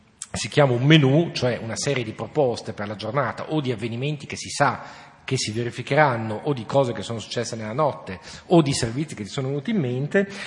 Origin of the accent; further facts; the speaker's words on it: Modena, Emilia-Romagna, Italy; born there; sono nato a Modena